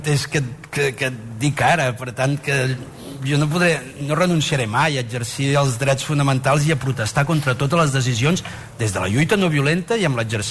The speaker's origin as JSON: {"language": "Catalan", "region": "Catalonia", "country": "Spain", "said": "Jo soc del Vallès"}